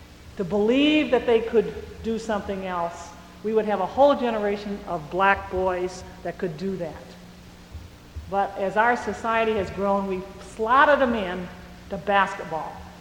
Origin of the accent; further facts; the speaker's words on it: Washington, District of Columbia, United States; I'm from Washington, D.C., in the process.